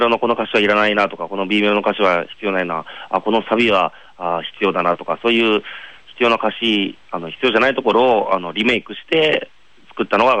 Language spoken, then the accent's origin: Japanese; Fukushima, Japan; そこをなんとかこう福島に残って、福島からっていう、福島初発信でっていう思いがちょっと強くなってきましたかね